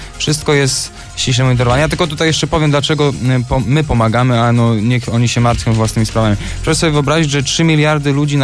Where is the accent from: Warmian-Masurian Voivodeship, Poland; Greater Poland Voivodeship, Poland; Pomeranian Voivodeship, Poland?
Greater Poland Voivodeship, Poland; Leszno; Oczywiście, z krwi i kości.